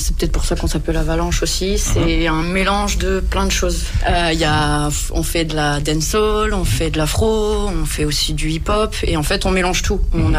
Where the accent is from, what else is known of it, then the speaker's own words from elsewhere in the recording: Dijon, Bourgogne-Franche-Comté, France; now in Grenoble, France; Donc à la base, moi, je viens de Dijon.